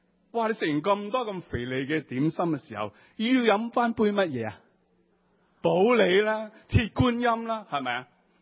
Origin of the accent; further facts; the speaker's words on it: Hong Kong; 其实似我们香港人喜欢喝茶